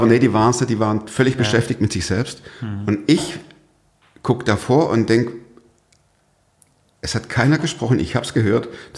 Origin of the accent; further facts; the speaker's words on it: Stuttgart, Baden-Württemberg, Germany; moved away; Ich komme aus Stuttgart, das hört man immer noch. Ist auch gut so. Wir sind jetzt 30 Jahre hier